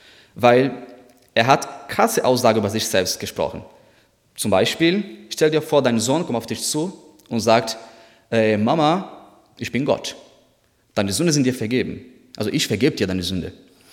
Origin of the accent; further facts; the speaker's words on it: Natal, Rio Grande do Norte, Brazil; German is a second language; now in Germany; Mein Heimatstadt heißt auch Natal, das heißt Weihnachten